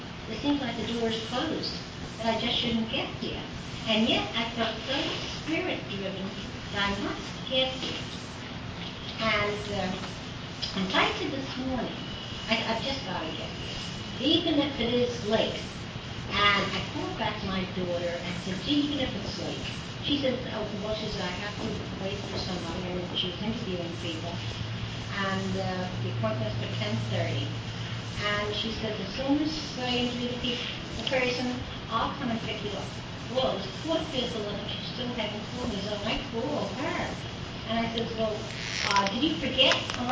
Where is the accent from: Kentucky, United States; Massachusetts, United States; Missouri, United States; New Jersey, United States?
New Jersey, United States; Atlantic Highlands; I'm from Atlantic Highlands.